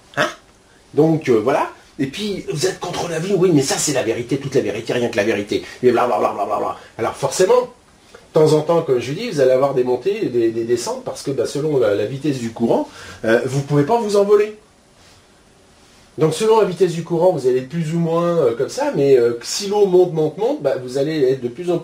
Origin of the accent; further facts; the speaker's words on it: Saumur, Pays de la Loire, France; born there; Vous savez, moi, quand je suis né à Saumur, hein, donc c'est la Loire, et la Loire, c'est quand même vaste.